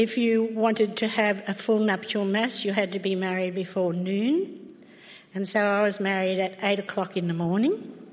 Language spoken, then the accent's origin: English; New South Wales, Australia; I come from the Diocese of Maitland, Newcastle, in New South Wales. It's about 2.5 hours from here, Sydney. I lived at Raymond Terrace when I was first married